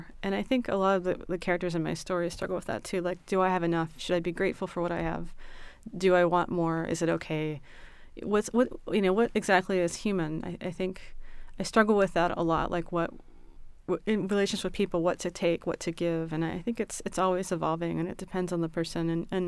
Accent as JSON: {"language": "English", "town": "Baltimore", "region": "Maryland", "country": "United States", "tie": "born or raised there", "said": "my family was Polish. We grew up in Baltimore City."}